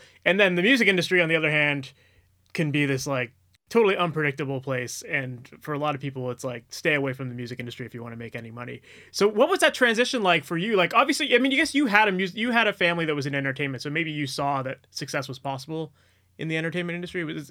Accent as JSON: {"language": "English", "region": "Ontario", "country": "Canada", "tie": "born or raised there", "said": "I grew up just out of Toronto."}